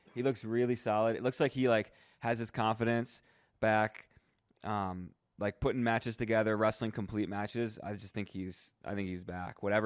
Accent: Michigan, United States; I'm from Michigan.

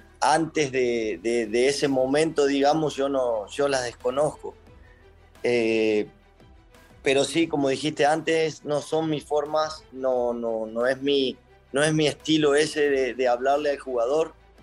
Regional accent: Argentina; born there; Sabés que soy nacido en Argentina

